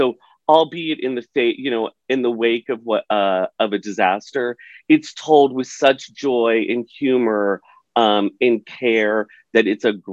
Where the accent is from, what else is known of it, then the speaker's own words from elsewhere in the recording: New York City, New York, United States; being a New Yorker, and I'm sure people who live in DC, it becomes even more specific because it was in your own backyard